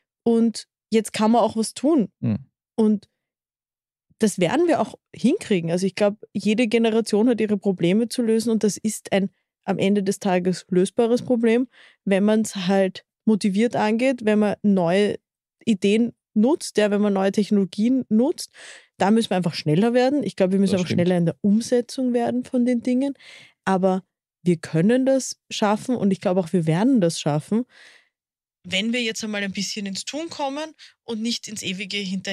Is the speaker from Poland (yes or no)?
no; Vienna, Austria; ich bin in Wien geboren und aufgewachsen